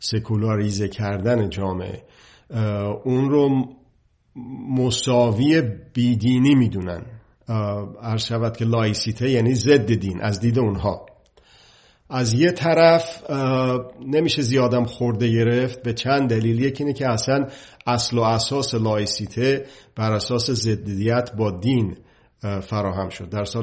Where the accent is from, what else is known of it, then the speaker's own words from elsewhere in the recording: Iran; واقعا این باعث افتخار من هست به عنوان یک ایرانی